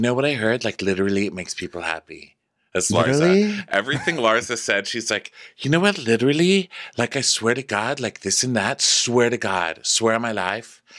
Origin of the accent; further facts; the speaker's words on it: Austin, Texas, United States; Austin, Texas, we open in Austin at Emo's. That's my hometown.